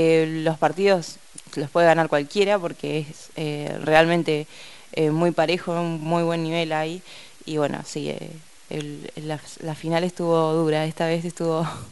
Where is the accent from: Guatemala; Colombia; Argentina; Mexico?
Argentina; Pradere, Buenos Aires Province; yo soy de Pradere, claro. Pero trabajo acá en Luro